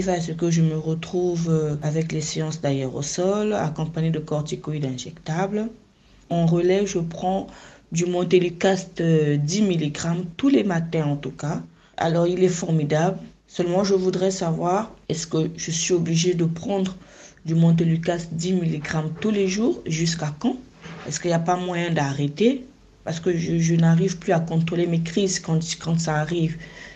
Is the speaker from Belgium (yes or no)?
no; Pointe-Noire, Kouilou, Republic of the Congo; j'ai 35 ans. Je suis du Congo-Brazzaville, précisément à Pointe-Noire, la ville économique.